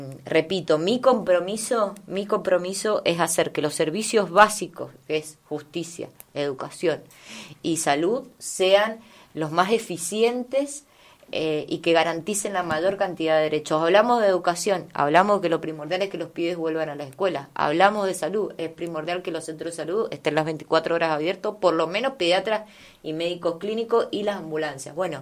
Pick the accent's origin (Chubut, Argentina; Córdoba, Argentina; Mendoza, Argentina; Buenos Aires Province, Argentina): Mendoza, Argentina; Soy de acá, soy de las Tortugas, con Martín siempre hablamos de eso, mi corazón siempre está acá. Conozco mucho este lugar, este barrio y los barrios aledaños.